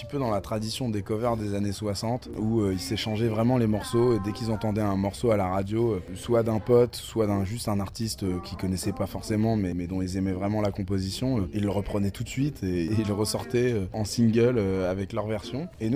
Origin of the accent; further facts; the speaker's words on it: France; Moi, je voulais vraiment avoir un album avec une majorité de titres en français parce qu'on est français.